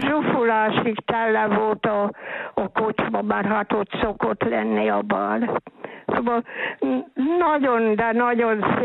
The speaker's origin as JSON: {"language": "Hungarian", "town": "Segesd", "region": "Somogy", "country": "Hungary", "tie": "born there", "said": "nagyon aranyos kis falu volt. Kicsi falu, de nagyon népes volt. Hát ott nevelkedtem. 2 éves volt, amikor oda kerültünk, szóval ott vettek házat, addig Segesdel laktuk, ott születtem."}